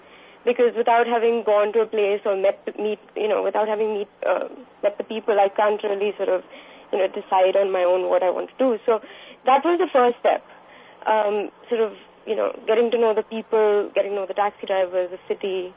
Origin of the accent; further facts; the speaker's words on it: Delhi, India; Well, for starters, I am from Delhi